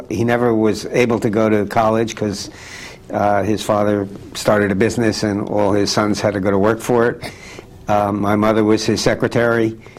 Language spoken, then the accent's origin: English; New York City, New York, United States; I was born and raised in New York City on the West Side, on West 74th Street.